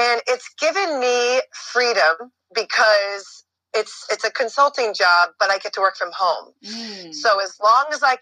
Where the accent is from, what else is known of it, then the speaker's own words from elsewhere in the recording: Massachusetts, United States; Well, you know, you and I know you grew up on the Cape and I grew up here in Western Mass.